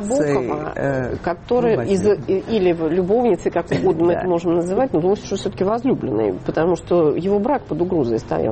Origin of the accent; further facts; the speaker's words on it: Voronezh, Voronezh Oblast, Russia; поскольку я родом из Воронежа